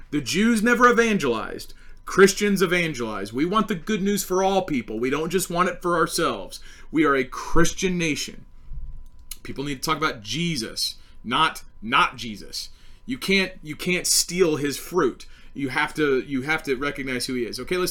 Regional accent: United States; I'm an American, I say, okay, rule of law.

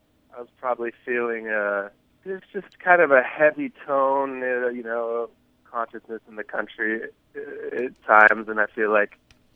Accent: Portland, Oregon, United States; moved away as an adult; now in Los Angeles, United States; I love Portland. It's still consider that my hometown and have the Northwest in my blood, but I've been down here in L.A. for, over 10 years now

